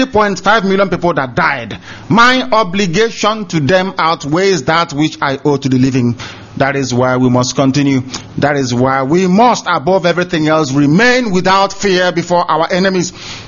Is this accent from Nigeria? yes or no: yes; South East, Nigeria; How many people have they killed from where we come from Biafra land?